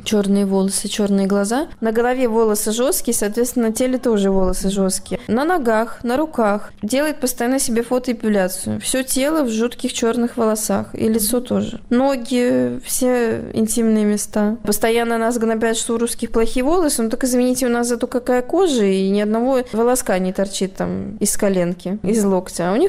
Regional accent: North Caucasus, Russia; еще не додумалась сказать, что я из России. Всегда говорю, что с Кавказа, Кавказия, да.

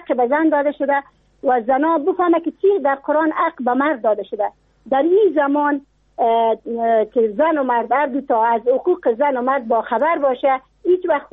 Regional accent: Afghanistan; نه والله، در ولایت ما اوقدر اگر راست پرسان کنی به زن زیاد حق نداده.

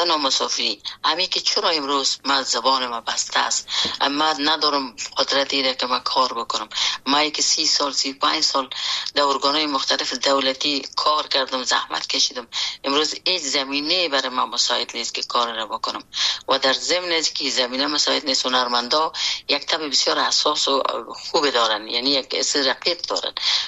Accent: Afghanistan; born or raised there

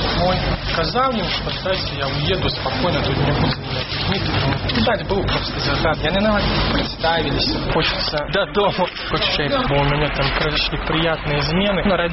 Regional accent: Belarus; мы белорусы, мы господари на этой земле

